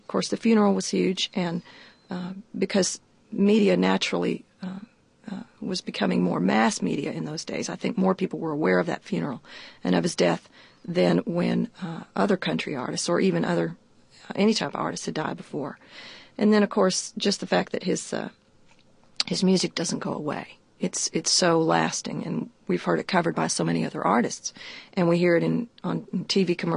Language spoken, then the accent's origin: English; Denver, Colorado, United States; I was raised in Denver, and my parents were all musicians.